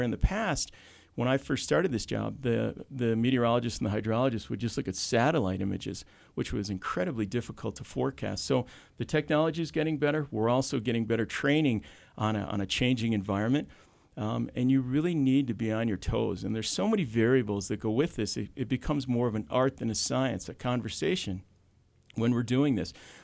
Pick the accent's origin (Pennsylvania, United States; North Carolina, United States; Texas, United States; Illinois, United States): Illinois, United States; Chicago; also born or lived in Minnesota / Montana; now in Utah, United States; Like, for instance, I grew up in Chicago, so I went to college in Minnesota, I went to grad school in Montana, and moved to Utah